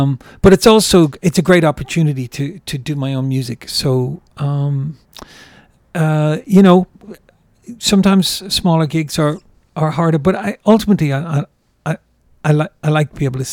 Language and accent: English; Ireland; moved away as an adult; now in New York, United States; I'm originally from Ireland, and when I moved to New York in the 90s and I started working with artists